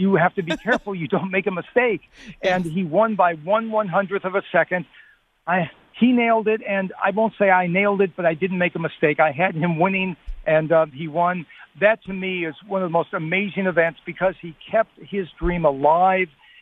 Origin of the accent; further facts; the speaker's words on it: Los Angeles, California, United States; It was also in my hometown.